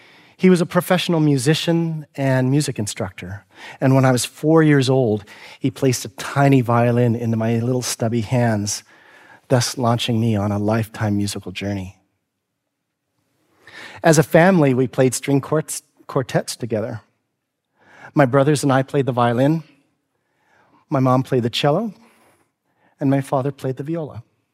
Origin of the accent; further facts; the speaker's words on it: Coos Bay, Oregon, United States; Growing up in Coos Bay, I remember hearing jokes about Japs and Chinks.